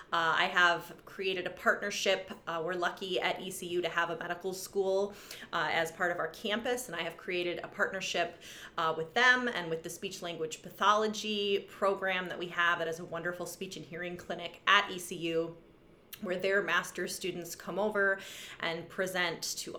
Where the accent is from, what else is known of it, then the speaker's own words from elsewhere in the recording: Michigan, United States; And I was in LA for a while and ended up coming home. I'm originally from Michigan